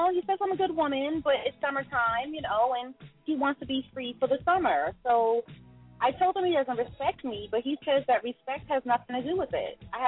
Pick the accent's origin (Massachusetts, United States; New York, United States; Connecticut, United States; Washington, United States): Massachusetts, United States; I'm from Massachusetts.